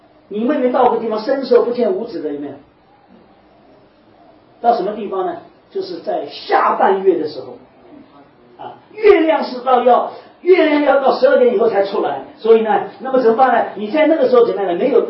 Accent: China; 那个 mind， 我中国人讲就良心，是这样

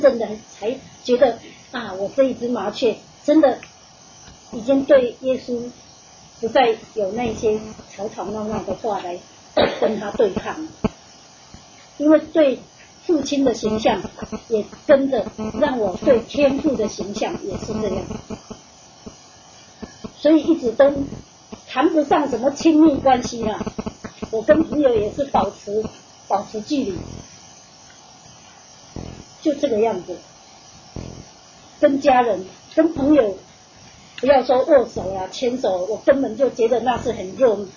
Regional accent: Taiwan; 反正我不开口，人家不知道我是台湾人

